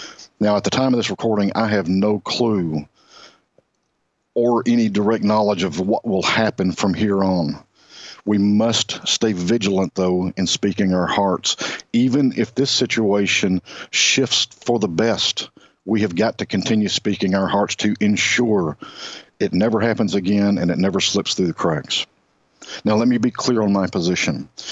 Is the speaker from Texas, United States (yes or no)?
yes; Texas, United States; in my home state of Texas over the past few months